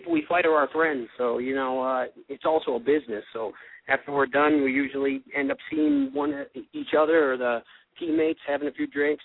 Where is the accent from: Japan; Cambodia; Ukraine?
Japan; English is a second language; now in United States; No, featherweight, when I came from Japan here, they didn't really have the 35 yet, 135, the Bantamweight.